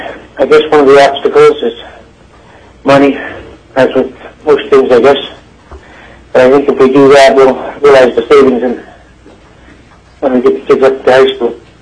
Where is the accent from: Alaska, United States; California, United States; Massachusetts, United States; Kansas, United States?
Alaska, United States; Kotzebue; I'm born and raised in Kotzebue.